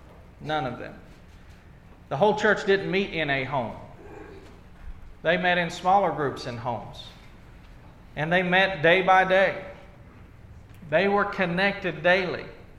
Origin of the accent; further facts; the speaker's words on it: Oklahoma, United States; I was raised in the Church of Christ in a small town in southeastern Oklahoma.